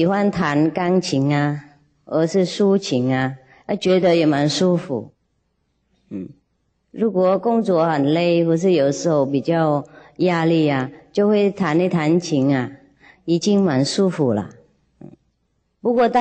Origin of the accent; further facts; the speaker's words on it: China; 既然有写中文，我们是中国人，从小就读了，上大学也读